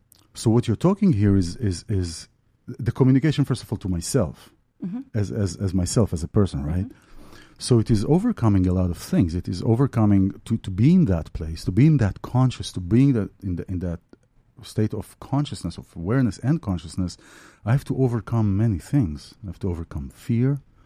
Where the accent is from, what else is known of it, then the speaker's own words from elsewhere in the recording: Israel; English is a second language; I'm from Israel.